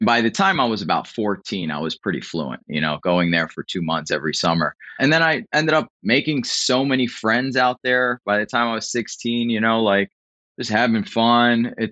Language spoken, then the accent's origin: English; Philadelphia, Pennsylvania, United States; now in Florida, United States; And so I was born and raised in South Philly. I have two other brothers.